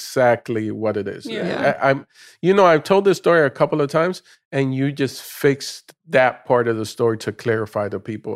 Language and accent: English; Dominican Republic; also born or lived in Puerto Rico; And I just so happened to be in her belly, and I was born in Puerto Rico. So I was a U.S. citizen, but then she wasn't, so she had to go back. She went back, and then part of my childhood was there in the Dominican Republic, which I loved.